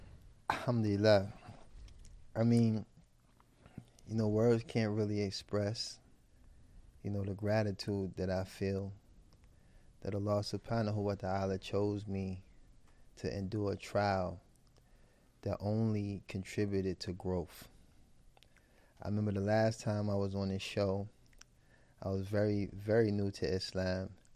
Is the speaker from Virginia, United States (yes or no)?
no; Harlem, New York, United States; So growing up in Harlem, I was actually exposed to, you know, the local drug dealers